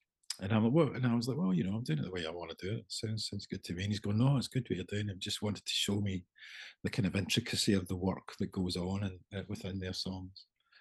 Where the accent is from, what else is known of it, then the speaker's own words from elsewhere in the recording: Irvine, Scotland, United Kingdom; one of the first gigs he did was in my hometown in Irvine on the west coast of Scotland.